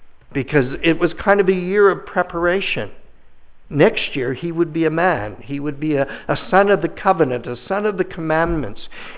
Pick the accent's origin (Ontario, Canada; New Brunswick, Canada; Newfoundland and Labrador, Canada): Ontario, Canada; Windsor; I grew up in Windsor. I'll give myself the benefit of the doubt about growing up, but I lived in Windsor until I was married at 24, and Windsor's right up against the United States and Detroit.